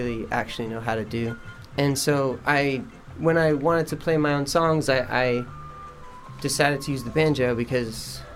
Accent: New York City, New York, United States; I'm a New Yorker, and I'm used to, like, playing the States and stuff

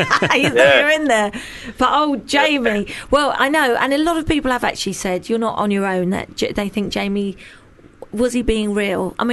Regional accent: Richmond, London, United Kingdom; Richmond, sorry. Well, London.

